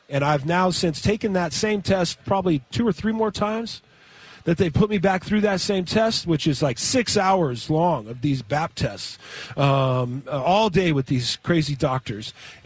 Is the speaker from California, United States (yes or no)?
yes; Moreno Valley, California, United States; Got it in my hometown, ironically enough, nice. Moreno Valley.